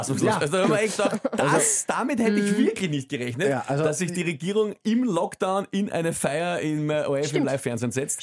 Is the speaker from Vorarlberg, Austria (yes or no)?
no; Vienna, Austria; als Wiener